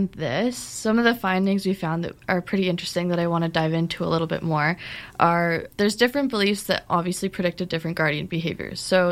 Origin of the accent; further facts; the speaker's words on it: Ottawa, Ontario, Canada; I grew up in Ottawa